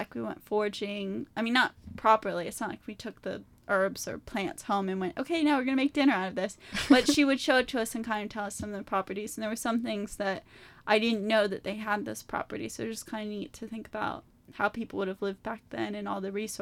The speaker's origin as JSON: {"language": "English", "town": "Houston", "region": "Texas", "country": "United States", "tie": "born or raised there", "said": "Like, I know, where I grew up in Houston, Galveston is quite close, which is an island"}